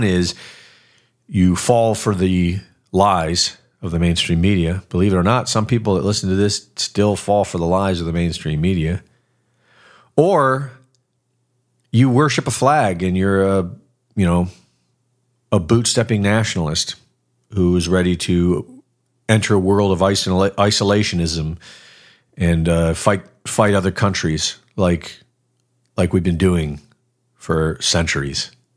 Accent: Cleveland, Ohio, United States; also born or lived in Florida / Texas; I mean, I grew up in Cleveland, which is basically just like Moscow.

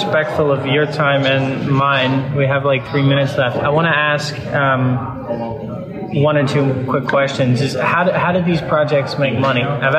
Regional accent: New York, United States; No, I'm from New York.

